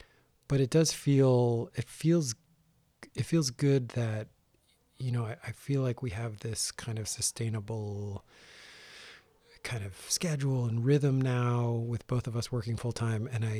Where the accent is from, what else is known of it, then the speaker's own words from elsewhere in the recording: New Jersey, United States; also born or lived in Tillamook; now in Astoria, United States; So I'm originally from New Jersey, and I have been in Astoria now for about the last decade. I was living down the coast before we moved to Astoria. I was in Tillamook for about 4 years.